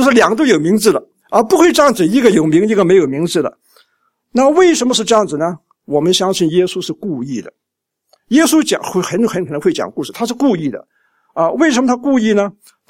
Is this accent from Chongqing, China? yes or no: no; Shandong, China; 我自己在山东出生啊，我有一次回到我的乡下